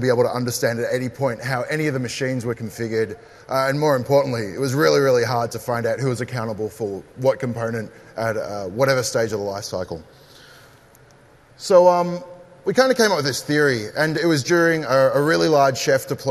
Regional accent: Australia; I'm Australian. I work for this company.

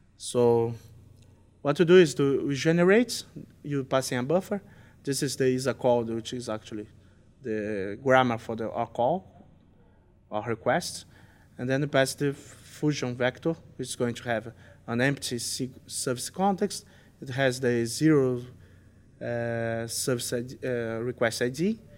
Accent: Brazil; We're from Brazil.

